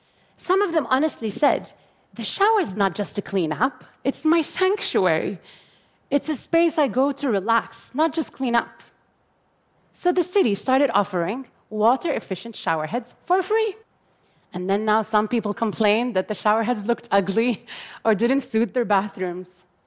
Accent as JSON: {"language": "English", "country": "Jordan", "tie": "born or raised there", "said": "I grew up in Jordan, a water-poor country that has experienced absolute water scarcity since 1973."}